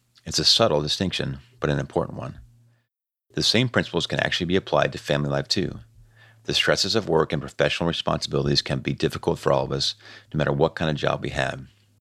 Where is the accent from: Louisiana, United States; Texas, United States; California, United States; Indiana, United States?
California, United States; As a kid growing up in California, baseball was a big deal.